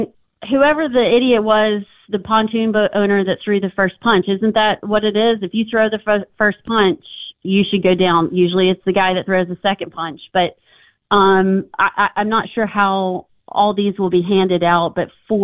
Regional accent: Tennessee, United States; Although I grew up in East Tennessee, I feel like it could have happened there too.

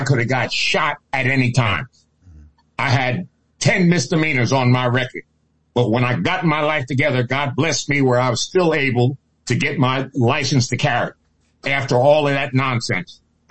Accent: Bronx, New York, United States; also born or lived in New Jersey; I was born in New Jersey and grew up in the hood in the Bronx and Harlem.

